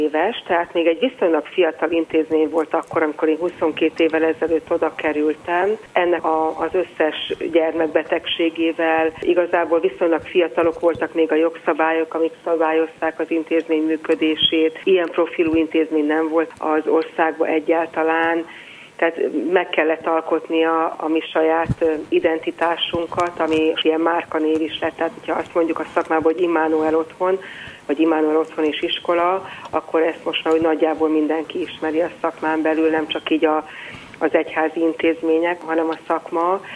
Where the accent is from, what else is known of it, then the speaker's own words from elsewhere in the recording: Vác, Pest, Hungary; én Vácon nőttem fel, Őrbottyán egészen közel